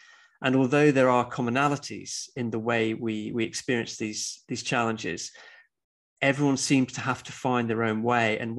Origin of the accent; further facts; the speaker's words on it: Scotland, United Kingdom; I was brought up in Scotland, in the countryside, very sort of beautiful places.